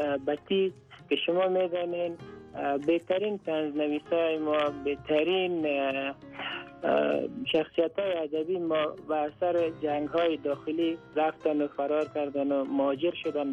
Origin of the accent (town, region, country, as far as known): Afghanistan